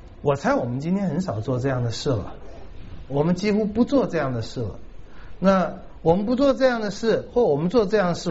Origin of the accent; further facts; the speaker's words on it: China; 我们中国人都常常是太会做戏了哈